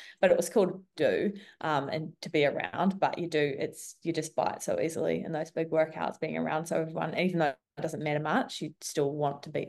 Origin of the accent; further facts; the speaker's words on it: New Zealand; now in Australia; So I live in Australia, but I'm originally from New Zealand, so Kiwi, and I moved here 7 years ago.